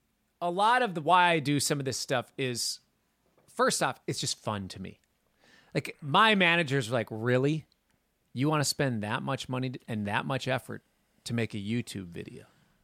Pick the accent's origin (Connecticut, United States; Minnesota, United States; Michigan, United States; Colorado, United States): Minnesota, United States; I grew up in Minnesota. So it's just like, to me, like everybody's got ice skates.